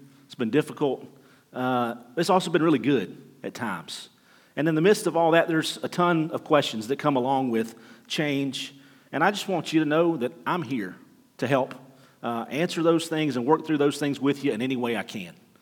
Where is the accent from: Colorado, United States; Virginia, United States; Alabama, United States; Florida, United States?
Alabama, United States; moved away; We're originally from Alabama, in case the accent didn't give it away. We've been gone for 20 years, but I haven't been able to shake that yet.